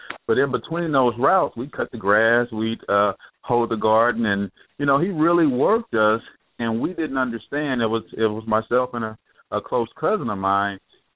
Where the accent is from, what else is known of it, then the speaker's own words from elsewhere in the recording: St. Louis, Missouri, United States; also born or lived in Tupelo, Mississippi; I was born in the South, in Tupelo, Mississippi. Same place … was born, even though Memphis likes to claim him. But I was raised here in St. Louis, Missouri from the age of 9